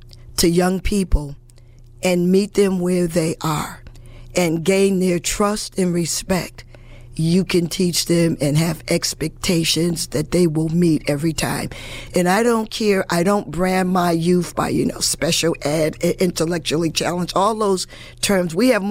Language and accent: English; Hartford, Connecticut, United States; now in New Britain, United States; I'm originally from Hartford, and we could not do what we do in New Britain and Hartford. And that's just my opinion, but growing up there, I know it was not done.